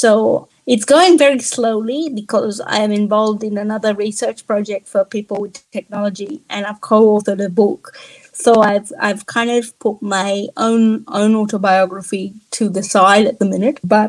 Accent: India; born there; moved away; also born or lived in New Zealand / Australia; I was born in India and I moved to New Zealand and Australia

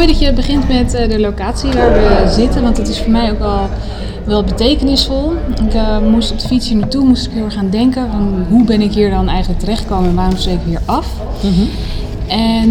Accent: Leiden, South Holland, Netherlands; also born or lived in The Hague; Ik ben in Den Haag geboren, mm-hmm. Maar getogen in Leiden.

